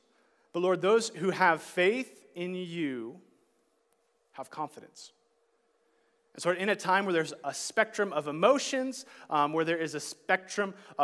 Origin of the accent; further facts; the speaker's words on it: California, United States; now in Missoula, United States; I'm from Southern California, going back there, it's still a culture shock going from Missoula to California.